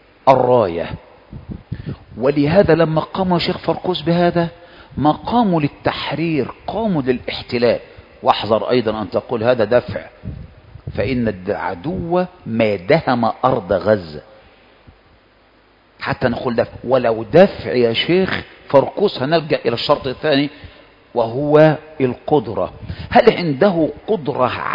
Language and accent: Arabic; Egypt; عندنا في مصر